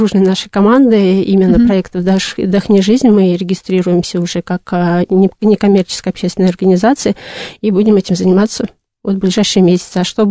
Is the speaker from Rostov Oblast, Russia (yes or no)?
no; Volgograd, Volgograd Oblast, Russia; нельзя поехать в свой город, я из Волгограда